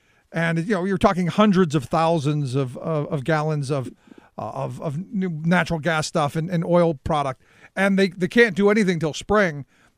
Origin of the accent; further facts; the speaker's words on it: Cleveland, Ohio, United States; I grew up, like you said, I grew up in Cleveland, the home, in my view, the home of the Clean Air and Water Act, because the air was terrible.